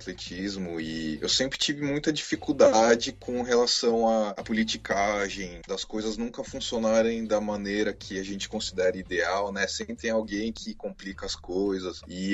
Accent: Brazil; moved away; quando eu saí do Brasil, eu tava com uma cabeça tranquila, assim, de não me apegar muito à questão dos amigos, à família.

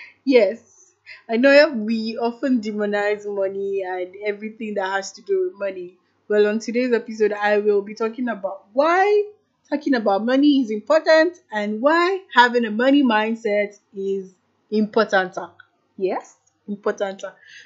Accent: Nigeria; Yes, as a Nigerian, this is something every one of us can relate

